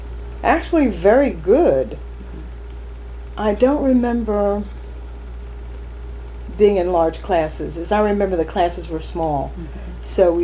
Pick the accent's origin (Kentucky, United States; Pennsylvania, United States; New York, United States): Kentucky, United States; Mayfield; born there; I was born in Mayfield, Kentucky on November 25th, 1941.